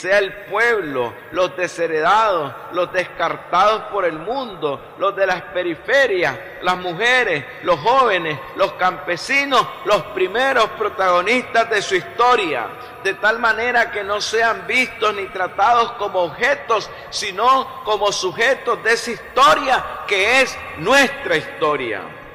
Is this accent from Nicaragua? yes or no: yes; Nicaragua; los que resolvemos los problemas de los nicaragüenses somos los nicaragüenses